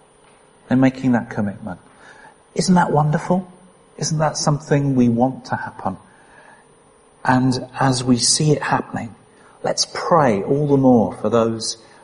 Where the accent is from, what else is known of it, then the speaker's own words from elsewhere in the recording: Penrith, North West England, United Kingdom; I said, I'm from Penrith. That's the identity I wanted.